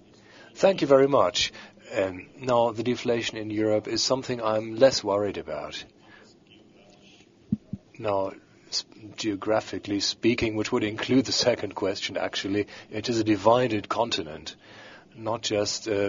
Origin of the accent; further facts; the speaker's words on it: United Kingdom; The second question, the UK, my home country.